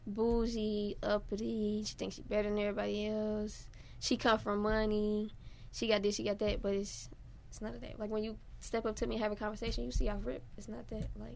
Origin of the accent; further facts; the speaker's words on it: Cincinnati, Ohio, United States; The people around here, very similar to the people I grew up with in Cincinnati.